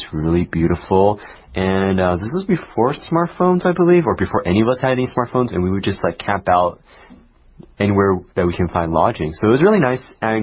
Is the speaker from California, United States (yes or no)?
yes; California, United States; It's conducted along California's rocky coastline. I'm from California.